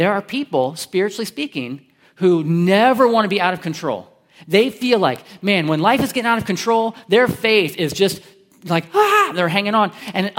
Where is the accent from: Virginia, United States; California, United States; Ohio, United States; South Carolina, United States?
Ohio, United States; Columbus; So listen, I grew up in Columbus, so I never had little town festivals. The only thing we had was the Ohio State Fair